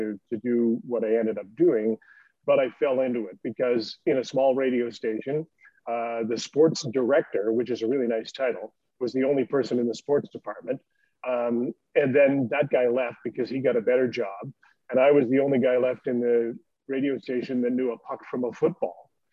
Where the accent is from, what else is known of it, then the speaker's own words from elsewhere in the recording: Fort St. John, British Columbia, Canada; I had this job at a radio station in my hometown, Fort St. John, and way up in northern British Columbia.